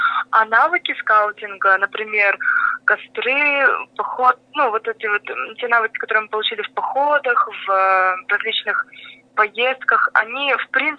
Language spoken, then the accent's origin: Russian; Sosnovskoye, Russia; ведь я сама из Сосновского